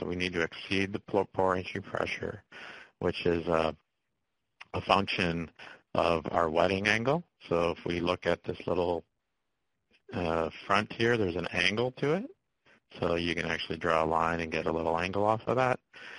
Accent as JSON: {"language": "English", "country": "Canada", "lives_now": "United States", "said": "I'm Canadian, so I have lived in the United States almost 20 years, so my accent and dialect is both."}